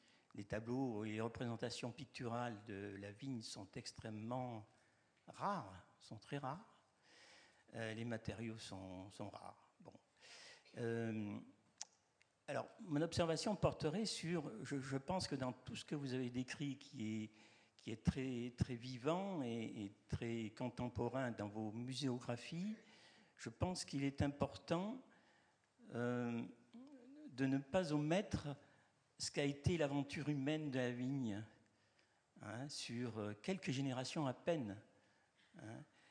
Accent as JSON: {"language": "French", "region": "Bourgogne-Franche-Comté", "country": "France", "tie": "born or raised there", "said": "je suis méridional, la Bourgogne méridionale, on va dire, originaire du Mâconnais"}